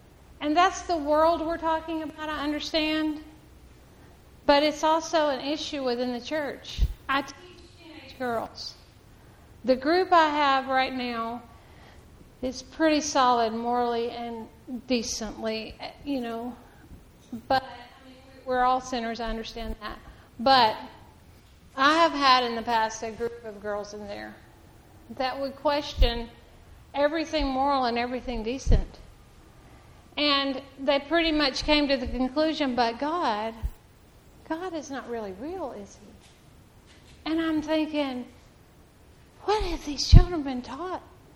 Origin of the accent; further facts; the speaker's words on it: Huntsville, Alabama, United States; I'm from Huntsville, okay?